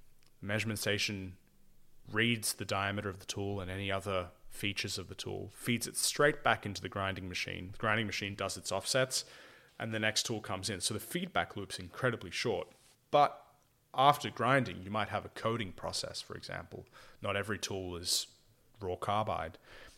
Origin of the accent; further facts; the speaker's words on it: England, United Kingdom; I mean, it's hard enough talking to French people as an English person.